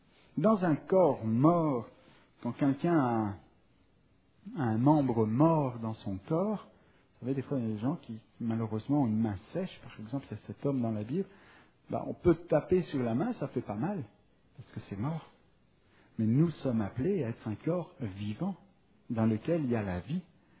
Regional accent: France; now in Drummondville, Canada; Moi, je viens de France, mais je vais débarquer là. Je suis à Drummondville

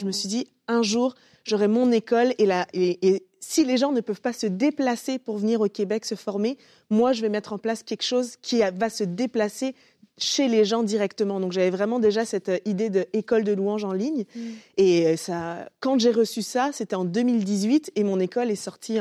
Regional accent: France; moved away; Je veux dire, on parle que j'ai quitté la France pour venir ici. C'était pas, oh, bah tiens, je quitte la France pour venir ici. Ça m'a coûté.

